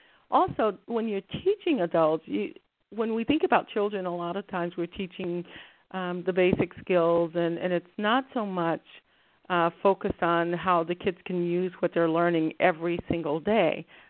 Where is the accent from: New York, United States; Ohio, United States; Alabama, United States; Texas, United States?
Alabama, United States; Birmingham; I grew up in Birmingham, Alabama, and my parents migrated from southern Alabama to Birmingham